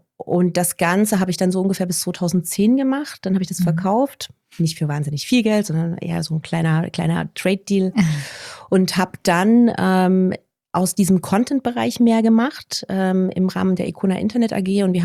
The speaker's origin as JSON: {"language": "German", "town": "Dresden", "region": "Saxony", "country": "Germany", "tie": "born or raised there", "also_born_or_lived": "Leipzig", "moved": "as an adult", "lives_now": "Berlin, Germany", "said": "ich bin jetzt 48 Jahre alt, habe noch 2 bis zur 50, freue mich aber ehrlich gesagt drauf. Ich komme ursprünglich aus Ostdeutschland, aus Dresden, bin da aufgewachsen, habe dann in Leipzig studiert, bin 97 nach Berlin gegangen für einen ersten Job"}